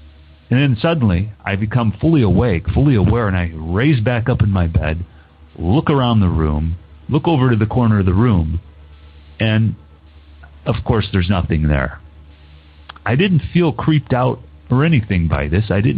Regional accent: South Bend, Indiana, United States; I'm originally from Indiana, South Bend, Indiana.

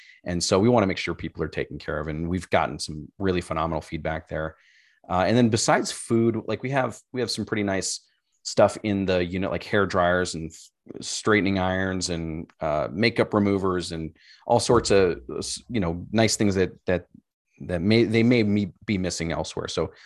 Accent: Chicago, Illinois, United States; I'm actually originally from Chicago

